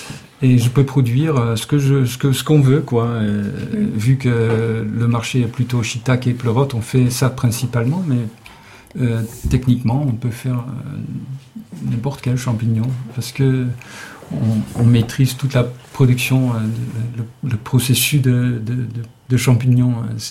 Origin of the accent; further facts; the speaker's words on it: Hauts-de-France, France; Nous, on vient du Nord, nous, on est plus dans une culture de culture de champignons, quoi.